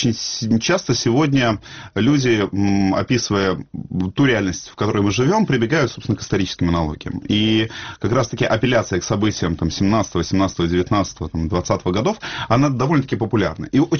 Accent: Crimea, Ukraine; я сам рос в Крыму

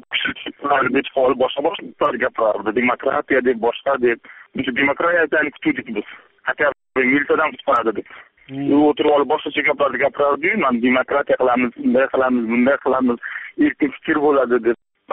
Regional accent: Qo'yliq, Tashkent, Uzbekistan; Mardikorman, Qo'yliqdanman

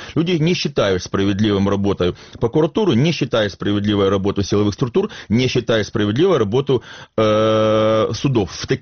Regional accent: Mykolaiv, Mykolaiv Oblast, Ukraine; Я как уроженец Николаева

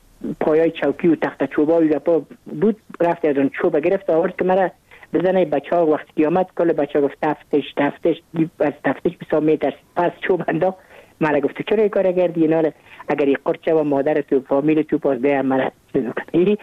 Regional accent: Kabul, Afghanistan; ما متولد کابل هستم، در نایی اول کابل تولد شدیم.

